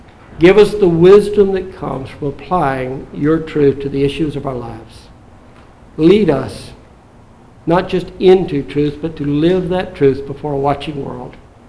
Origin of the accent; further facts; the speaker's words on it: the South, United States; I grew up in the Bible Belt South.